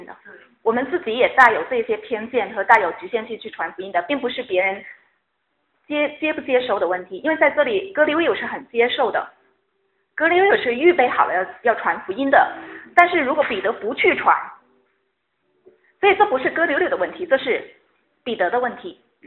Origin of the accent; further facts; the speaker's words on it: China; moved away as an adult; now in Canada; 作为中国知识分子。从大陆来移民到加拿大，我们自己有没有文化上或者是背景上的一些框框局限？